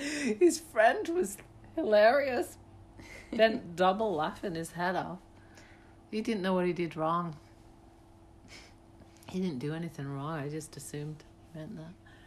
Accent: Leeds, Yorkshire and the Humber, United Kingdom; Leeds. Yorkshire.

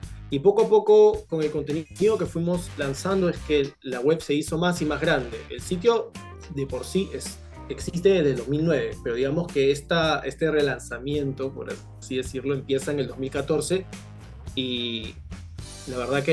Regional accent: Peru; Yo soy de Perú

